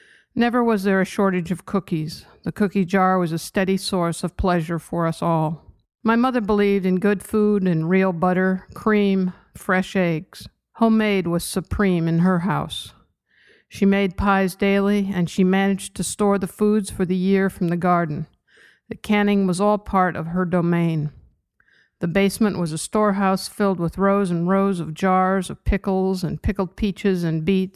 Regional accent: Indiana, United States; Although I grew up in Indiana, the Midwest does include a large portion of the United States.

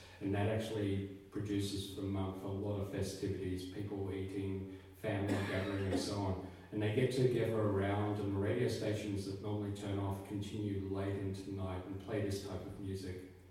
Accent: Australia; I'm an Aussie. We can take it.

